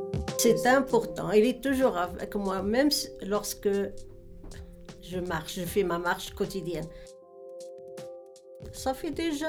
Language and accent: French; Morocco; moved away; je l'ai emmené chez moi au Maroc, puis je l'ai apporté ici.